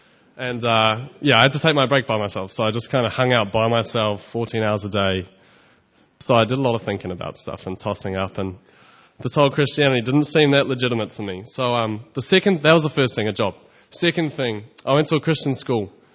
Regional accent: Tauranga, Bay of Plenty, New Zealand; also born or lived in Sydney, Australia; I was born in Tauranga Bay of Plenty, which is probably the greatest place in New Zealand. And then I moved to Sydney, unfortunately, when I was about 3. I lived there for 7 years. And then I came back to New Zealand and stayed in Tauranga.

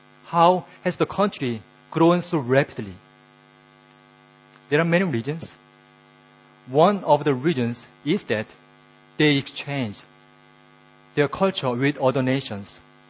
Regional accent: South Korea; As you know, I was born and brought up in South Korea.

